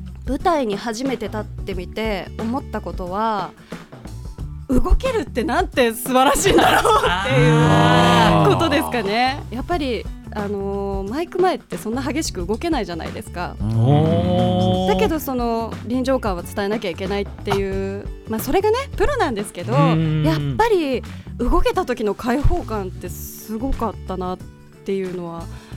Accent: Shizuoka, Japan; 静岡県出身です。

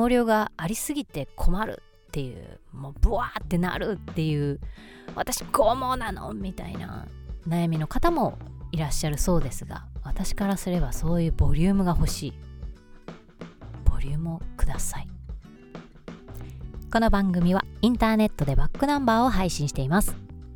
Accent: Osaka, Japan; moved away as an adult; now in Tokyo, Japan; 大阪人なんでね、本当はパーマを当てましたと言いたいとこなんですけど、東京ではパーマをかけるって言うんですよね。そう、まあ大阪人と言いましたが、14年目かな、今年で上京して14年目ぐらいになるんですけど

